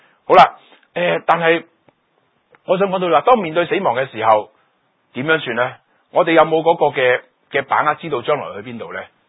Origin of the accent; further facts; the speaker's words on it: China; 又話呢見到我哋中國人所講咩牛頭馬面啊